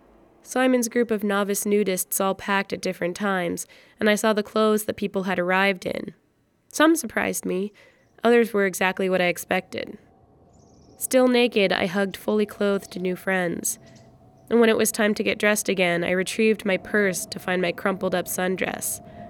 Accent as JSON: {"language": "English", "region": "Montana", "country": "United States", "tie": "born or raised there", "said": "I drove the 10 hours back to my hometown in Montana."}